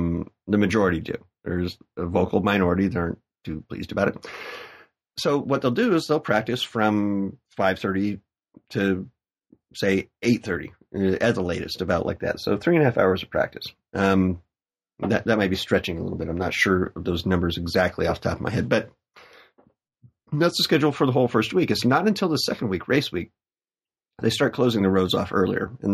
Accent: United States; I'm just saying this because I'm an American, so I've got my own biases.

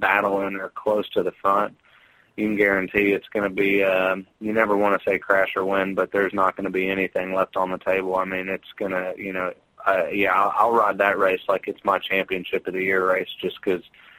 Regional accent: United States; just because we're, you know, we're from the States, and it's made my transition a lot easier

